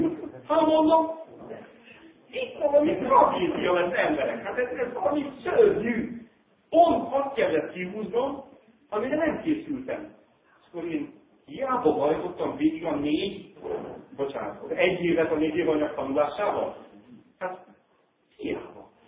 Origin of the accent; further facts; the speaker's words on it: Ocsa, Pest, Hungary; én Ócsán nőttem föl